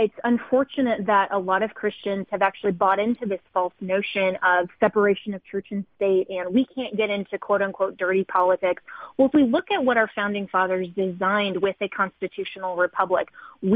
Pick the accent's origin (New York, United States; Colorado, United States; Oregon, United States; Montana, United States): Colorado, United States; That started in my home state of Colorado with a baker who had no idea that that was going to end up being his legacy.